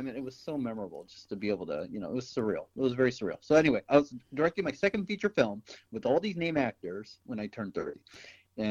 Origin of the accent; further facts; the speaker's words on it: Huntington Beach, California, United States; And I'm from Los Angeles, technically Huntington Beach, which is like Orange County, but I still say Los Angeles.